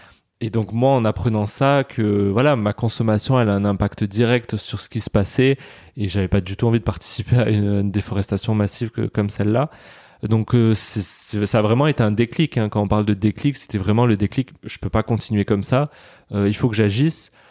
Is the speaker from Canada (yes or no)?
yes; Canada; Mais du coup, j'ai grandi au Canada et je pense que ça m'a donné un autre regard aussi sur la nature.